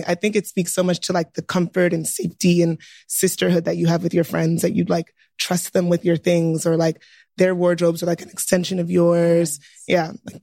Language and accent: English; United States; I'm Black American in the chair.